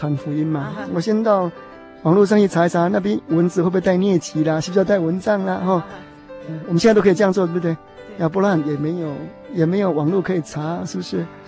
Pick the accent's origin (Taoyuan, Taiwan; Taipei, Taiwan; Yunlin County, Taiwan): Yunlin County, Taiwan; 因为我是从云林县过来的，所以我心里有一个想法，就是要我要回到故乡去看一看